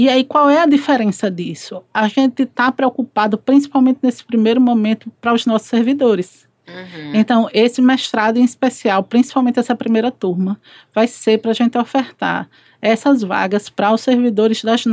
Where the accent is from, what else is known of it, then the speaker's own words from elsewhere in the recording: Sergipe, Brazil; E aí, em algum momento, eu fui para a minha terra, né? A gente sente... O nordestino, ele sempre saudade de casa no meio de junho.